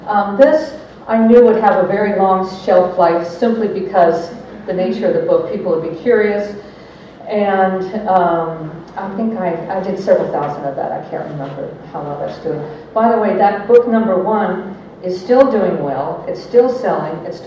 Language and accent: English; Santa Barbara, California, United States; because I'm from Santa Barbara